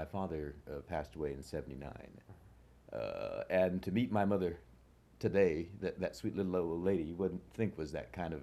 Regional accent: Los Angeles, California, United States; born there; also born or lived in Arkansas; I was born here in Los Angeles, And relocations, they call it, happened almost immediately.

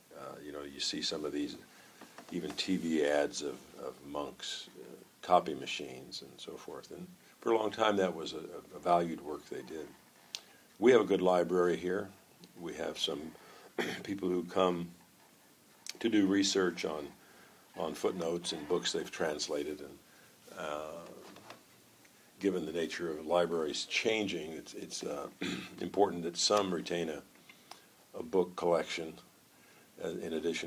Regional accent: Atwood, Kansas, United States; I grew up in Atwood, Kansas.

